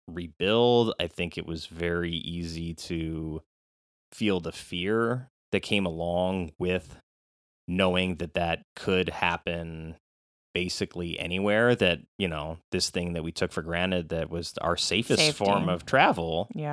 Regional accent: California, United States; And then, you know, growing up in California, it didn't, like, I didn't have a huge emotional reaction to it until much later.

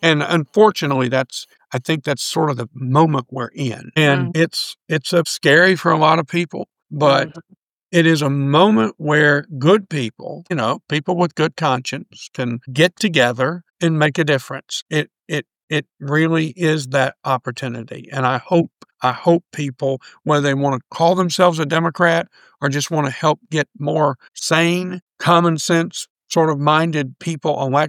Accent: Oklahoma, United States; also born or lived in Jacksonville, United States; I was born in Jacksonville, Florida when my dad was in the Navy. But I grew up on a farm in rural Oklahoma in a community of 400 people.

